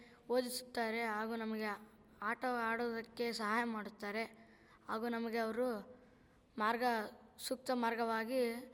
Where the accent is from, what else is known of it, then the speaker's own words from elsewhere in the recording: Davanagere, Karnataka, India; ನಾನು ಇರುವುದು ದಾವಣಗೆರೆಯಲ್ಲಿ. ನಮ್ಮ ಊರು ದಾವಣಗೆರೆ.